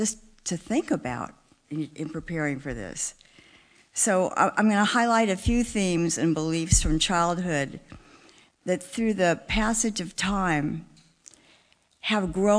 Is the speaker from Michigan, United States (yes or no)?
no; Compton, California, United States; while growing up in Compton, which I assume a lot of you now have heard of it from the well-publicized movie, etc. Although when I attended there, it was wonderfully integrated high school